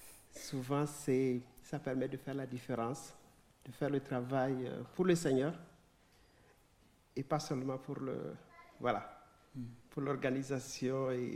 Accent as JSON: {"language": "French", "country": "Burkina Faso", "said": "J'ai oublié de préciser que je suis burkinabé, donc je suis du Burkina."}